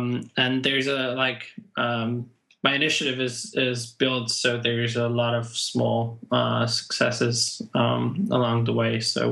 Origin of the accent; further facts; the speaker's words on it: Pest, Hungary; English is a second language; So I'm from Hungary, a bit north of Budapest.